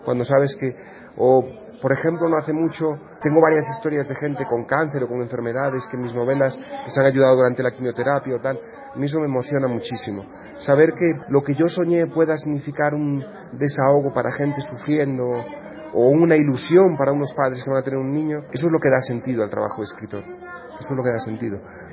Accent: Spain; como español

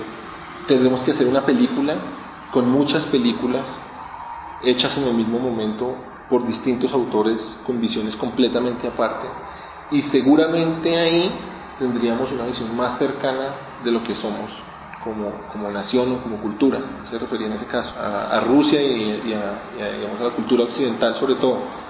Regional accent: Colombia; Todos somos colombianos.

